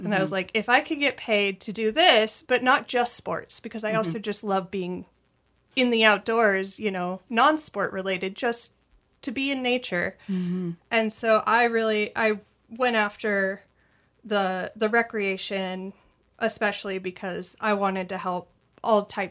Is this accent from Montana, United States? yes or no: yes; Butte, Montana, United States; So I'm a Montana native. I was born and raised in Butte, Montana, and then moved to Thompson Falls with my husband, which is his hometown.